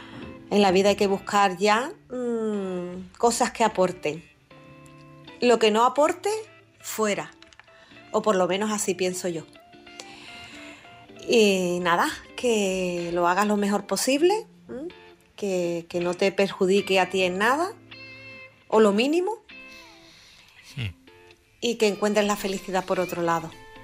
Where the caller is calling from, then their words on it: Cádiz, Andalusia, Spain; corresponsal de Cádiz.